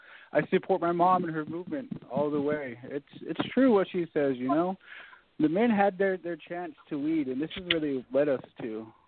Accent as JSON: {"language": "English", "town": "Browning", "region": "Montana", "country": "United States", "said": "I'm from Browning, Montana."}